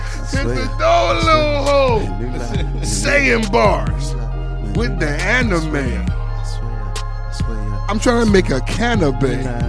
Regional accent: Miami, Florida, United States; I'm from Miami. I feel like I should have been to the first pool inside the club party.

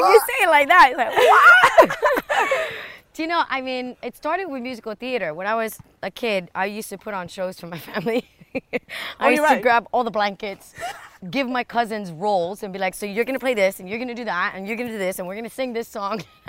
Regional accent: Miami, Florida, United States; Well, I was born and raised in Miami, first American born of my family. They left Cuba

